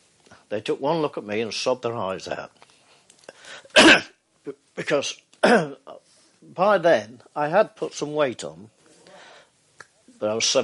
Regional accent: England, United Kingdom; I said, "I am English."

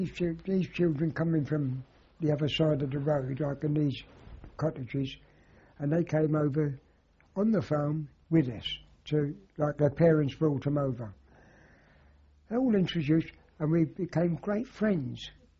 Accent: London, United Kingdom; I know we're from London, but you're from here.

